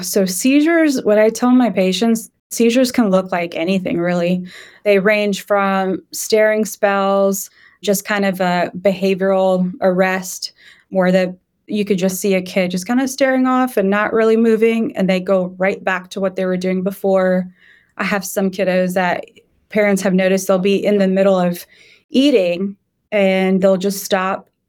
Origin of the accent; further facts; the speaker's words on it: Texas, United States; I'm from Texas and I love football, as most of my friends know.